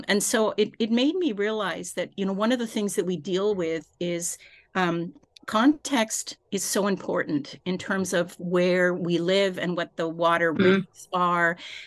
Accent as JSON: {"language": "English", "country": "Canada", "tie": "born or raised there", "said": "Growing up in Canada, canoeing, kayaking, I love paddling."}